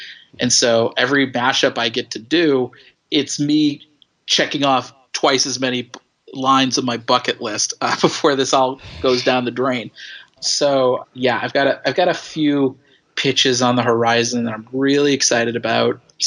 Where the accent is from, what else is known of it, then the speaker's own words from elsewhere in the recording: Los Angeles, California, United States; There's a possibility that I might be doing LA Comic Con here in my hometown in LA.